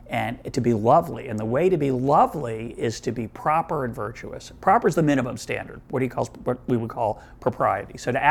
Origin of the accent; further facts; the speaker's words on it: Boston, Massachusetts, United States; I'm able to step outside myself and realize that might just be a fact that I grew up in Boston.